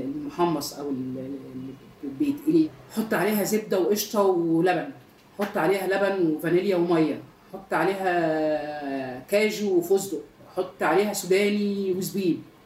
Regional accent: Bein El Sarayat, Giza Governorate, Egypt; أنا من بني سريات عند جامعة القاهرة

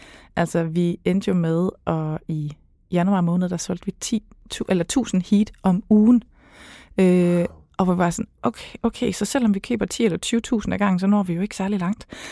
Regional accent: Region of Southern Denmark, Denmark; Jeg voksede op i Sønderjylland, og vi har altid sådan kørt meget over grænsen. Og jeg taler klart bedre tysk, end jeg taler svensk.

